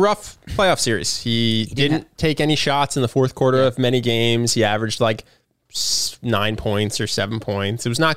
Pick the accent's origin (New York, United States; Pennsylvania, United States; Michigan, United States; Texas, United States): Pennsylvania, United States; Philadelphia; I'm from Philly. I'm a Philly sports fan.